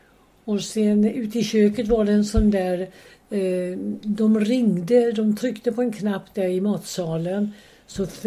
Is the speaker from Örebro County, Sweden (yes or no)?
no; Öland, Kalmar County, Sweden; För vi hade så underbara jular hemma på Öland.